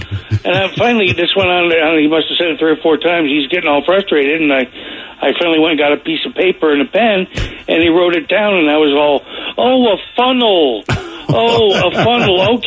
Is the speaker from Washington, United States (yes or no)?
yes; Washington, United States; I was raised in Washington and hadn't dealt with many people from the South.